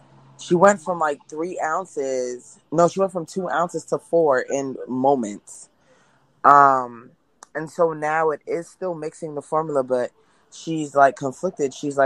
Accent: Jamaica; But my mom, you know, we're Jamaican, so she's like, you have to breastfeed, you have to breastfeed.

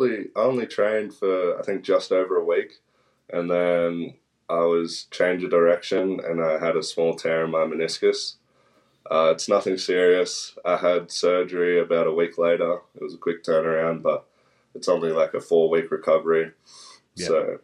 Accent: Tweed Heads, New South Wales, Australia; also born or lived in Coolangatta; So I grew up in Coolangatta Tweed Heads. So my first house was in Coolangatta. And I only lived there till I was 2. And then I moved to the other side of the border, Tweed Heads. And I lived there my whole life up until about 2 months ago when I moved here.

